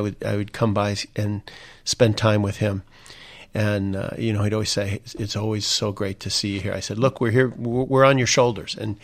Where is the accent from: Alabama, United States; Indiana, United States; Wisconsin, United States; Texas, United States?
Indiana, United States; When we look at my home state of Indiana, you look at folks who know David more than almost anything